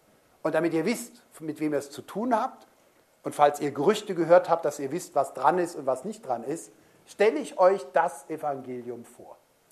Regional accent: Rhineland, Germany; als Rheinländer

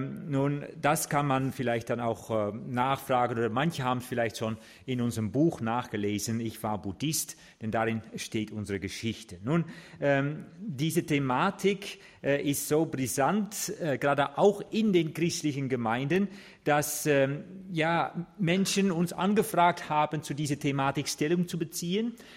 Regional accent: Netherlands; German is a second language; Das ist nicht leicht auszusprechen. Ich bin Holländer.

